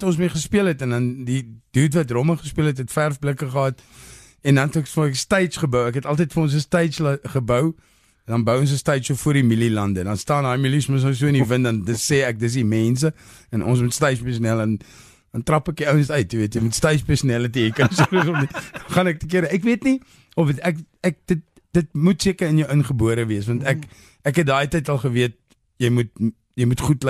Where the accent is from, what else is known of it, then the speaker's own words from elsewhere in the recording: Standerton, Mpumalanga, South Africa; also born or lived in Natal; Ek is in Tlhoi gebore in Natal. Ja. Tot ek 6 jaar oud was, hoe trek my maal, het is in Standerton en Leandra. Daar het ek ook op 'n plaas groot geword.